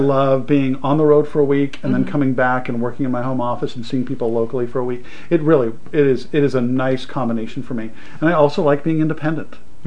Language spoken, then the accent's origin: English; Montana, United States; now in Seattle, United States; I didn't know anybody in Seattle. I moved out from Montana, went west, and just, like, started.